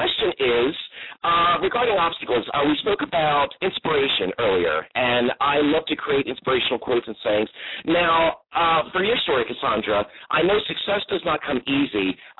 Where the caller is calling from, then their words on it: San Diego, California, United States; I'm calling from San Diego.